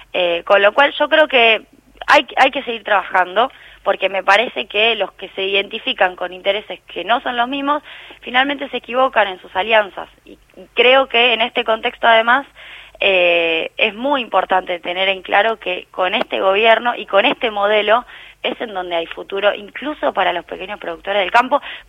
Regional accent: Rosario, Santa Fe, Argentina; Sí, efectivamente vengo de Rosario, además, bueno, mi familia es del norte de la provincia de Santa Fe, así que conozco muy bien toda la provincia.

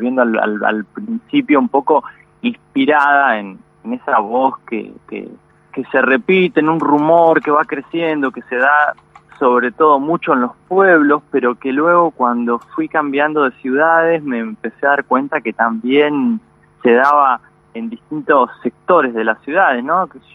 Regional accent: Macachín, La Pampa, Argentina; born there; Nací en Macachín, La Pampa, en un pueblito de 5.000 habitantes que queda ahí al sur de Santa Rosa.

